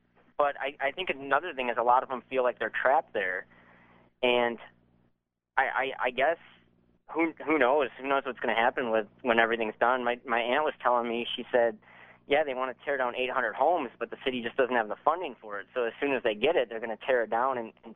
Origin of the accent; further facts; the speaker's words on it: Saginaw, Michigan, United States; especially growing up in Saginaw and living there for 18 years.